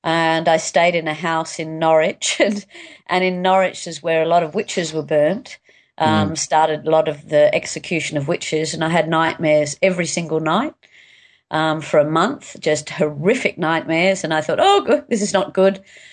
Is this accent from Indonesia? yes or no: yes; Indonesia; also born or lived in Los Angeles, United States / Scotland / England; Yes, I grew up in Indonesia, and I lived in America, in Los Angeles. I lived in Scotland, England.